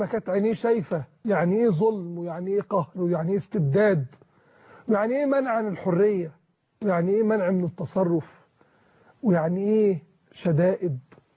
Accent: Egypt

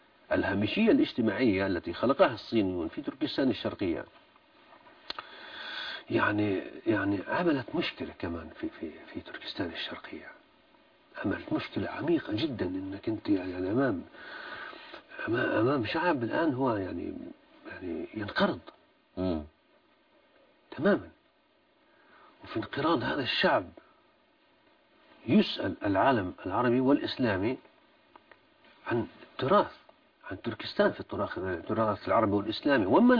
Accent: Haifa, Haifa District, Israel; أنا من حيفا، لا أستطيع الذهاب إلى حيفا، لا أستطيع

